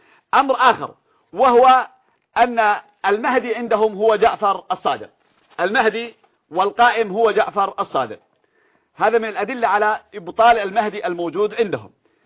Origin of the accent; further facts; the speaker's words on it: Yemen; عندنا في اليمن